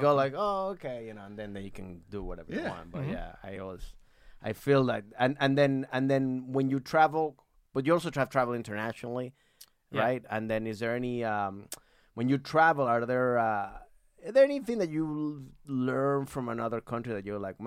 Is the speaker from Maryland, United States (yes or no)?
yes; Maryland, United States; I'm from Maryland.